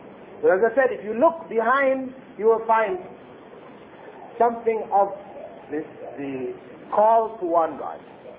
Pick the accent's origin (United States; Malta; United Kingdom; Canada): Canada; Toronto, Ontario; I grew up in Toronto